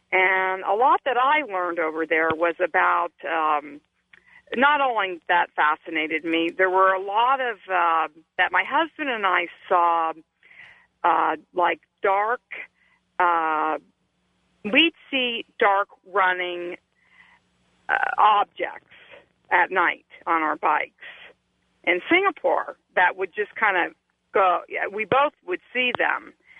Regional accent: United States; I'm from the States. However, my husband and I had a expatriate job overseas in Singapore.

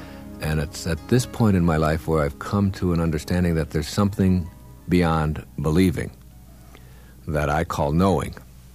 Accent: Detroit, Michigan, United States; I am back in my youth, and in my youth, I grew up in the Detroit area, and I was a hockey player.

